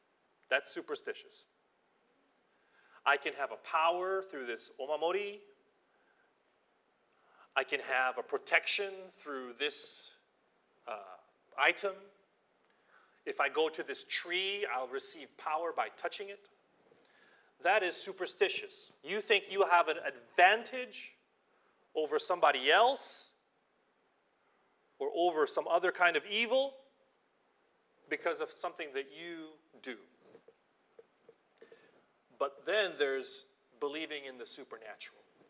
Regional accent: United States; Because I grew up in America where I was taught that God only accepts Christians.

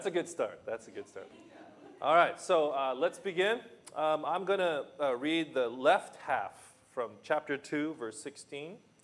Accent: Los Angeles, California, United States; I'm from Los Angeles. Yeah, so Laker fan.

